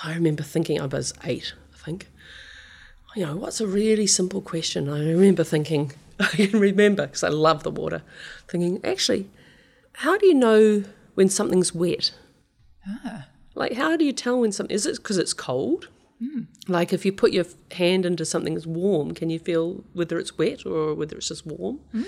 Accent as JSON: {"language": "English", "town": "Kerikeri", "region": "Northland", "country": "New Zealand", "tie": "born or raised there", "said": "I grew up in Kerikeri in the Bay of Islands, and youngest of six, so I was born loud."}